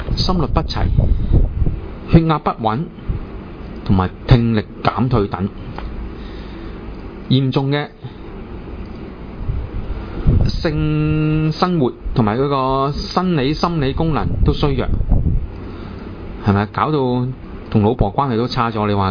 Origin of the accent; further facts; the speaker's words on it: China; 咁啊，即系我国咁啊，我哋中国人嘅中乐。